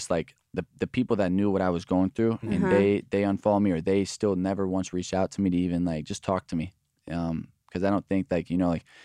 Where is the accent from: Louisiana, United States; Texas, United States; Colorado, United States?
Texas, United States; Alvarado; I'm from Alvarado, Texas. It's like 40 minutes south of Dallas.